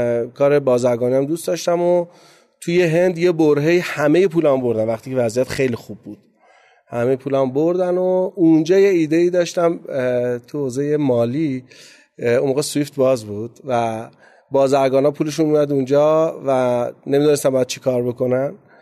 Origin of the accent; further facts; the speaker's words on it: Gachsaran, Kohgiluyeh and Boyer-Ahmad, Iran; born there; من متولد 31 اردیبهشت 1363 هستم. تو شهر گچساران به دنیا آمدم، شهر کوچیک نفتی گازیه و استان کوهکیلو بوی رحمت.